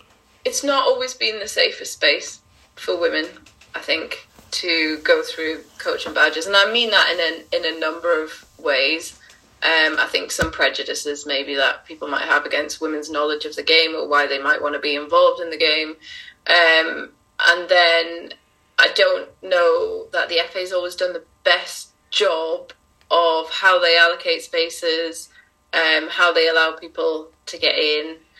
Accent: Newcastle, North East England, United Kingdom; now in London, United Kingdom; So I'm originally from Newcastle, grew up playing football

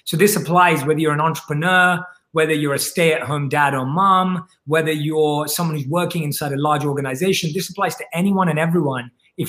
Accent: London, United Kingdom; I was born and raised in London

